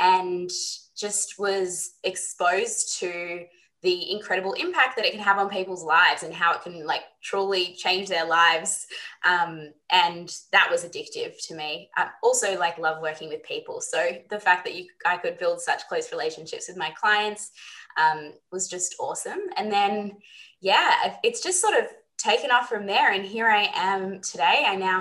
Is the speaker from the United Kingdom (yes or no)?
no; Melbourne, Victoria, Australia; growing up in Melbourne and deciding what I wanted to do with university